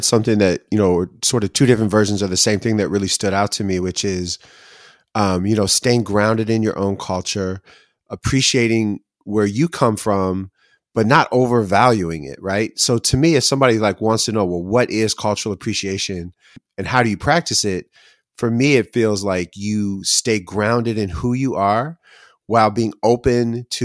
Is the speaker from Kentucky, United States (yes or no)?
no; Cleveland, Ohio, United States; I certainly know because, growing up in Cleveland, there's a lot of history between Little Italy and the surrounding Black neighborhoods